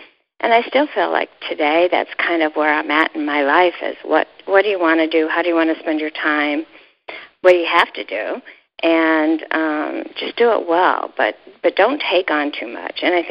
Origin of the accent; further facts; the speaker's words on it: Ohio, United States; I was brought up in Ohio and nobody exercised and all that.